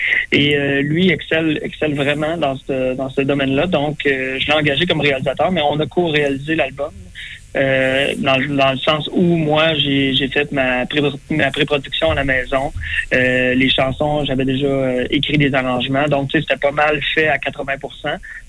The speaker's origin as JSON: {"language": "French", "town": "Trois-Rivières", "region": "Quebec", "country": "Canada", "tie": "born or raised there", "said": "Moi, je suis natif de Trois-Rivières."}